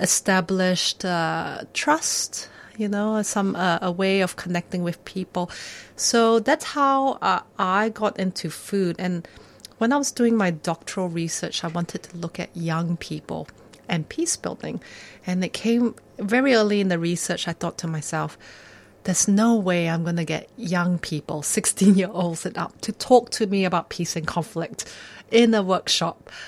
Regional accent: Malaysia; Well, I am a Malaysian by birth.

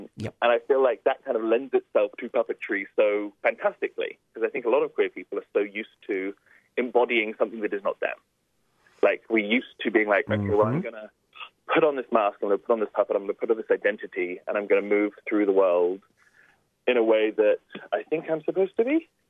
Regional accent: Jersey; now in Australia; I'm not from Australia. I'm from a little tiny island in between France and England called Jersey. It's extremely small. It's extremely conservative, and it's extremely wealthy. And I grew up in state housing.

